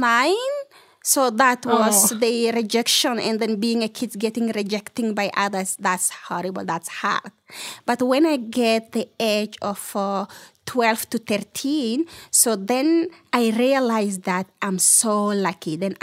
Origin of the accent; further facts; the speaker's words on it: Chad; growing up at the community and going to school have been a big challenge for me.